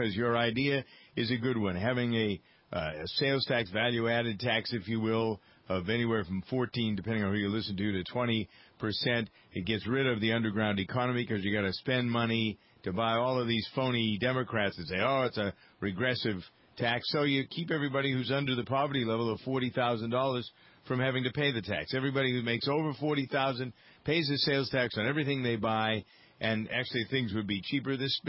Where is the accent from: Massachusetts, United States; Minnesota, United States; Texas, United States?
Massachusetts, United States; Framingham; the results of the election in my hometown, Framingham, Massachusetts